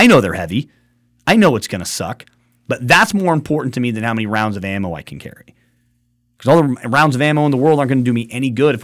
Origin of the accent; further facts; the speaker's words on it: Jackson, United States; born there; I was born in Jackson. I didn't spend the majority of my life there.